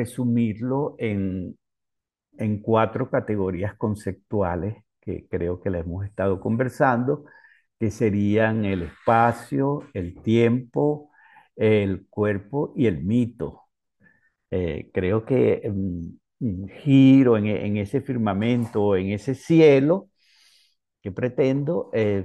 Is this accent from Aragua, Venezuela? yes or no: no; Barcelona, Anzoátegui, Venezuela; yo soy de Oriente, del Oriente venezolano, de Barcelona, con exactitud. Y de niño yo oía historias así de la gente que se internaba a buscar oro.